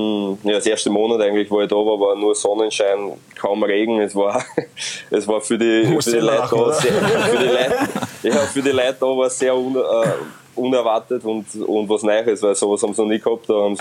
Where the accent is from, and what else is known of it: Austria